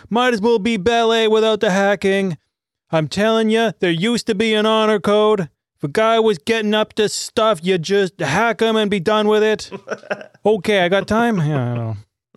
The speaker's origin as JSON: {"language": "English", "town": "Edmonton", "region": "Alberta", "country": "Canada", "said": "Also, another piece of trivia, as a Canadian Edmonton boy who goes, ooh, Edmonton, England has been mentioned"}